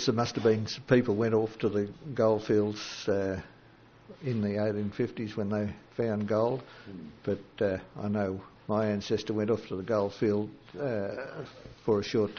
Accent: Branxholme, Victoria, Australia; also born or lived in Hamilton / Hotspur; I was born in Hamilton, yes, and I grew up in Branxholme till the age of 15, then I moved to Hotspur. And the family's been oscillating between Branxholme and Hotspur since the 1800s.

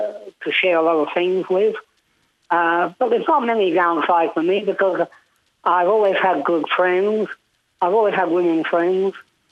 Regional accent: England, United Kingdom; Yeah, I grew up in England in the 50s

